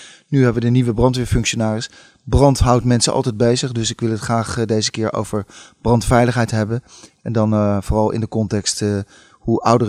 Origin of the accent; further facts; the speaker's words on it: The Hague, South Holland, Netherlands; Ik ben Hagenaar van origine.